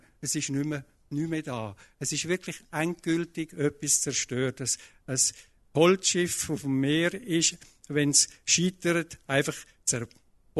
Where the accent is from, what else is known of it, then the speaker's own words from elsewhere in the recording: Küssnacht am Rigi, Schwyz, Switzerland; Ich bin aufgewachsen in Küsnacht am Rigi.